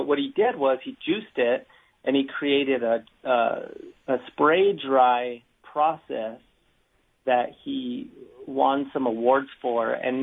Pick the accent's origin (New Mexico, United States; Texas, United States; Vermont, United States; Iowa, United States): New Mexico, United States; So I grew up in New Mexico, and so I drive down that way.